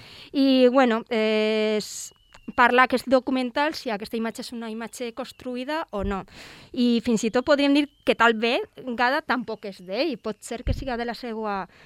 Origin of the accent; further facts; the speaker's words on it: Valencia, Valencian Community, Spain; Jo faria una paradeta a la meua terreta, a València